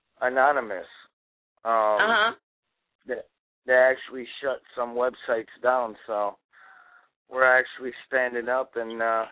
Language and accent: English; Lansing, Michigan, United States; I'm from Lansing, Michigan. I'm actually a producer up here in Lansing.